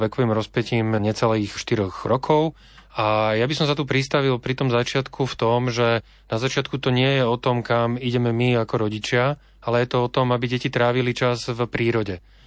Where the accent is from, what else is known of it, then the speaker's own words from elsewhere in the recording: Bratislava, Bratislava Region, Slovakia; My sme teda z Bratislavy